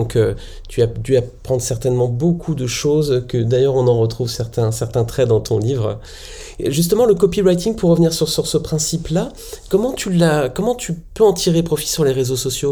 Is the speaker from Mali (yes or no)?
no; Nice, Provence-Alpes-Côte d'Azur, France; Moi, je suis niçois